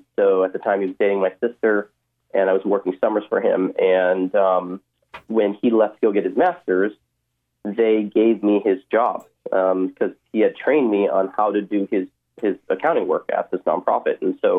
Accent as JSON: {"language": "English", "town": "Tempe", "region": "Arizona", "country": "United States", "tie": "born or raised there", "said": "I'm originally from Arizona, the desert of Arizona, Tempe, Arizona, where my parents were originally Cambodian refugees, and they came to the U.S. in 1981, survived the killing field there. And so I grew up in Arizona"}